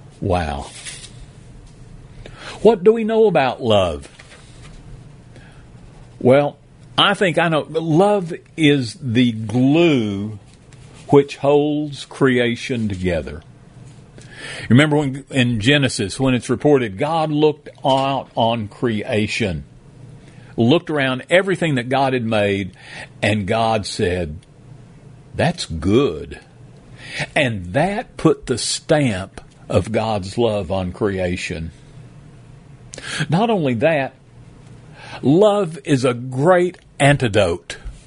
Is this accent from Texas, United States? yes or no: yes; Texas, United States; but everyone called her Omega because, well, I mean, we're from West Texas.